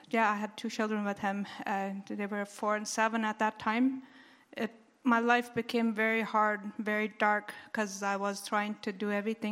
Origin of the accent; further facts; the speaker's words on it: Mexico; moved away; I was born in Mexico and raised in Mexico many years ago.